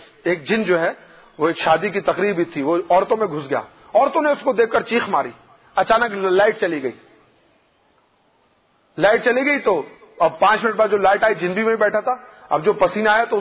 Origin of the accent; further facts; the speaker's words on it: Karachi, Sindh, Pakistan; اور پھر ہمارے شہر کی عورتیں، شہر ہے کراچی